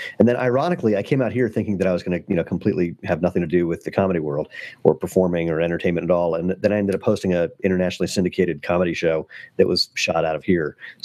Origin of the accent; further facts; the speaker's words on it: Washington, D.C. area, United States; I mean, I grew up outside of D.C., spent most of my life on the East Coast.